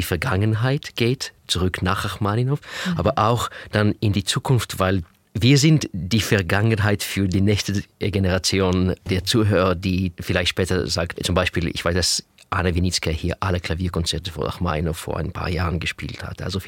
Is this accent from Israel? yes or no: yes; Israel; German is a second language; now in Dresden, Germany; ich habe diese Kombination als Kind in Israel einmal gehört